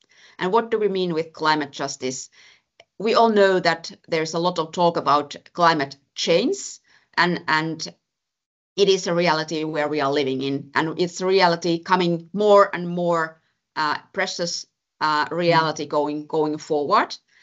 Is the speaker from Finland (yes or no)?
yes; Finland; Myself, I come from Finland